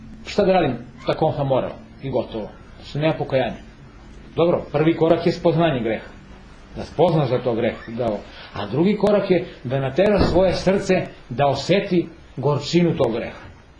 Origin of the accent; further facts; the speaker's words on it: Serbia; Mi smo takvi Srbi da moramo malo da nas iskušenja dobro izbiju